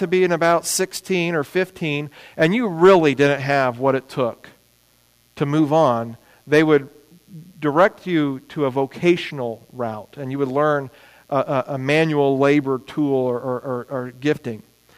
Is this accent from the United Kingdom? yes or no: yes; England, United Kingdom; I remember growing up in England